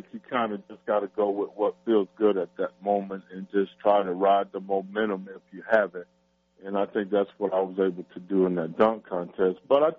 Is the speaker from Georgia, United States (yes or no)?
yes; Georgia, United States; I grew up in Georgia, and I grew up idolizing Dominique Wilkins